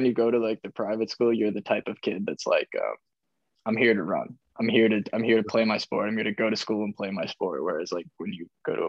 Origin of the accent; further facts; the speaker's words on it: New York, United States; you know we're probably what am I saying, dude, we're from Long Island.